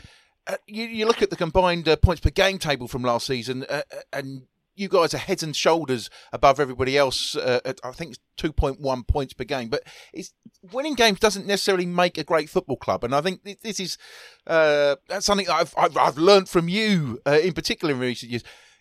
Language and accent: English; London, United Kingdom; I remember growing up in West London